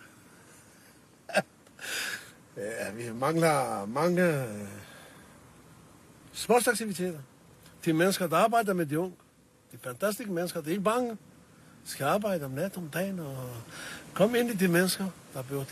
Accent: Kosovo; Danish is a second language; now in Denmark; Jeg er kosovo-albaner.

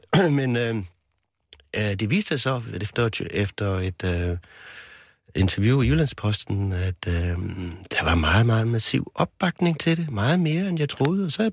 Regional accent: Region of Southern Denmark, Denmark; Men vi er sønderjyder først og fremmest.

